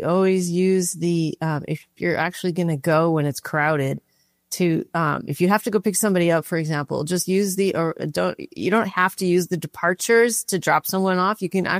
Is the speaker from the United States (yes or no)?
yes; Hermosa Beach, California, United States; the good old Hermosa Beach, which is my hometown, is also increasing its metered parking.